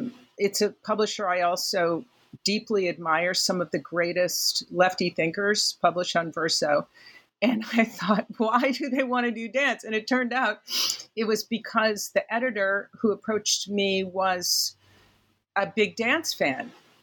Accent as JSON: {"language": "English", "town": "Chicago", "region": "Illinois", "country": "United States", "said": "if the Joffrey was in town, I'm from Chicago, we would go like 3 or 4 times"}